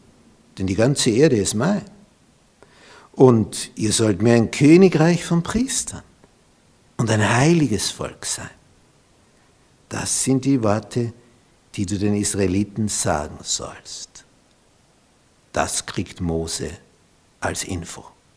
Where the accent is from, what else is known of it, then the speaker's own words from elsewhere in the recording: Vienna, Austria; Als er gehört hat, wir kommen aus Wien, der hat nur mehr geredet mit uns.